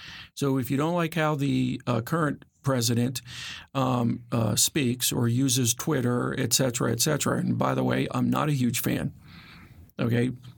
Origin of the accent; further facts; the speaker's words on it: Northern US, United States; you're from the South. I'm from the North.